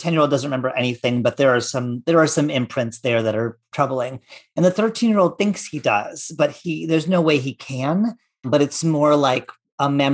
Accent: Antelope Valley, California, United States; And I'm from, you know, I'm not from Kern County. I'm from the Antelope Valley, which is technically LA County, but just barely.

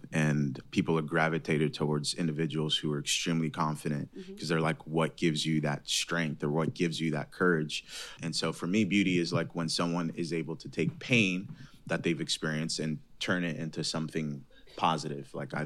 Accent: Greece; English is a second language; I didn't have any friends growing up in Greece

